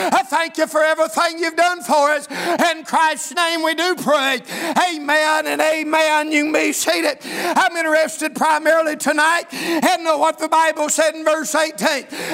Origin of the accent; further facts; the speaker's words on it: United States; You got to remember, I'm from Scott County, and we don't use words like that a lot.